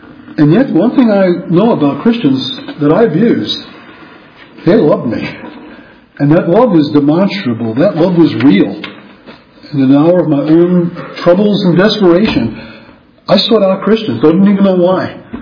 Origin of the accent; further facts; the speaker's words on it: New York, United States; That's why I grew up in New York.